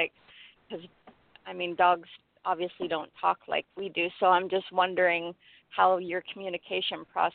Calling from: Phoenix, Arizona, United States; I'm calling from Phoenix, Arizona.

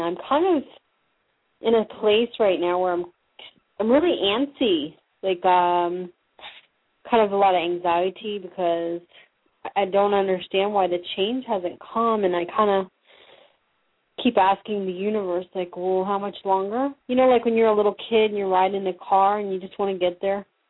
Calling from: Florida, United States

